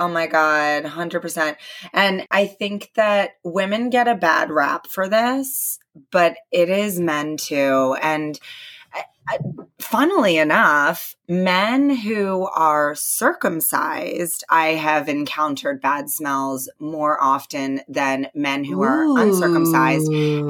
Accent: United States; Like, I've never done it before. I'm an American.

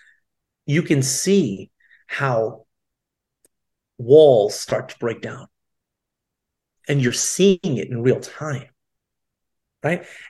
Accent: New York City, New York, United States; I grew up in New York City. I was born, raised in New York City. I was lucky enough and blessed enough to go to school K through 12 in Chelsea.

